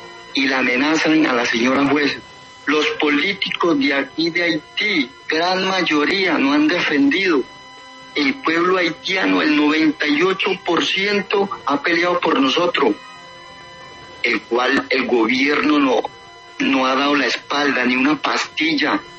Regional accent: Colombia; mi pueblo colombiano.

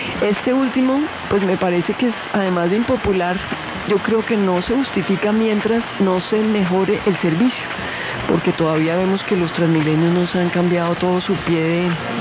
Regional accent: Bogotá, Colombia; pues soy bogotana de nacimiento, de corazón, llevo viviendo toda mi vida, salvo 6 años desafortunados que estuve en la selva

